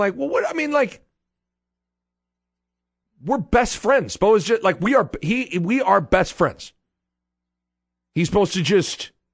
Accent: Nebraska, United States; when I grew up born and raised in Nebraska and immersed in Nebraska football.

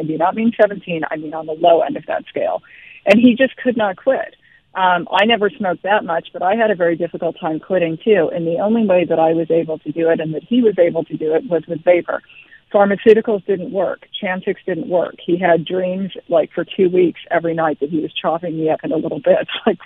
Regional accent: United Kingdom; also born or lived in United States; So people may not remember this, but I'm also British as well as American.

